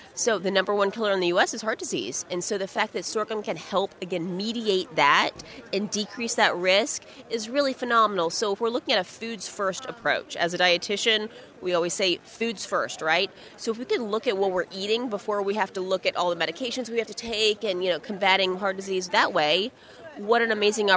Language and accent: English; Atlanta, Georgia, United States; I'm from Atlanta, so it was a quick flight over.